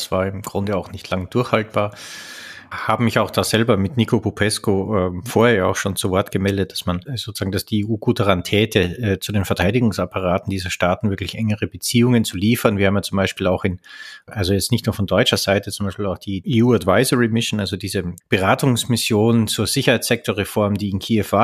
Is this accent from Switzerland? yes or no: no; Austria; Ich bin ein Österreicher.